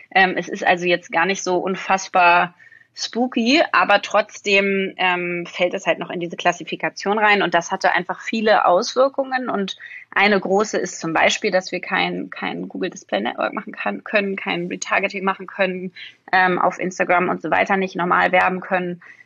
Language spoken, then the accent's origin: German; Berlin, Germany; Ich bin Berlinerin, ja.